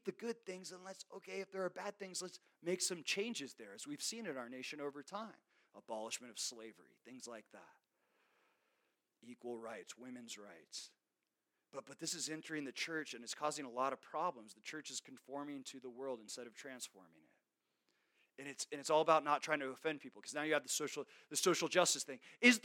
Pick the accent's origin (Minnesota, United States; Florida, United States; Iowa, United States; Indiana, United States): Florida, United States; That's how it was for me growing up in South Florida.